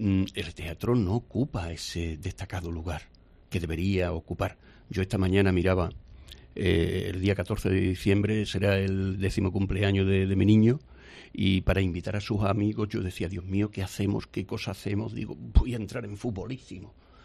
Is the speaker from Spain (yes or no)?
yes; Zalamea la Real, Andalusia, Spain; éramos recibidos como cuando yo era chico, y recuerdo que en mi pueblo Zalamela Real, ¿viste lo que te voy a decir?, se recibía a los toreros